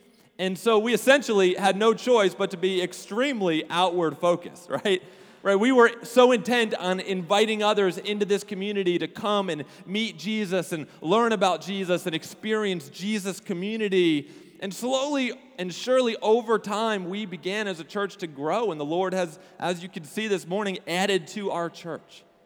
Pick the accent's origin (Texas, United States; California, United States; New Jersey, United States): New Jersey, United States; now in Florida, United States; Well, you know, I grew up in New Jersey, and every summer, you know, we would take a family vacation to the Jersey Shore.